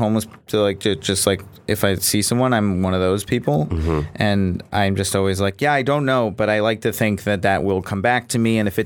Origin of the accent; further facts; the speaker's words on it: Virginia, United States; Well, so I grew up Jewish in Virginia, which was like a little bit of a different Jewish experience